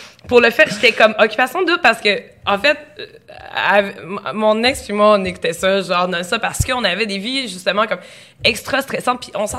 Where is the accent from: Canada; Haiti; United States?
Canada; Gatineau, Quebec; quand Gatineau avait fusionné, il y avait 100 000, puis enfin, je venais de Gatineau